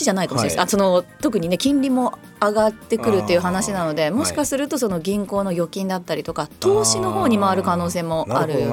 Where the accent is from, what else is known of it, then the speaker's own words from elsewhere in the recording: Okayama, Japan; 私地元が岡山なんですけど